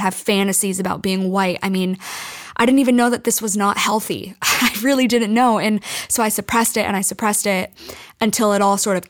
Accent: United States; I was and am an American at heart. I speak the American language, eat the American food, listen to the American music. I identify totally with the American culture.

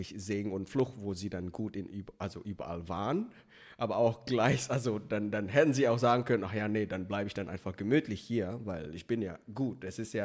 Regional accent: Indonesia; German is a second language; now in Germany; ich komme aus Indonesien, in Indonesien bin ich schon klein und dann bin ich nach Deutschland gekommen

